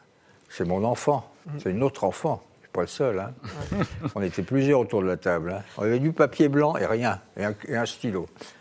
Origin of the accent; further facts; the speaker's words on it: Occitanie, France; born there; c'est mon pays natal, le Tarn-et-Garonne, le Sud-Ouest